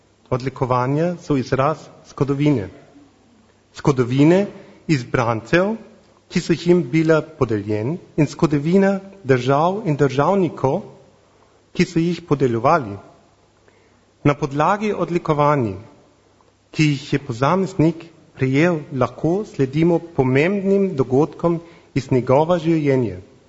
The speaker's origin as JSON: {"language": "Slovenian", "region": "Bavaria", "country": "Germany", "second_language": "Slovenian", "said": "ker večinoma veste, da sem Nemec, iz Bavarske sem, in da ne delam preveč napake, vzamem rajš listek."}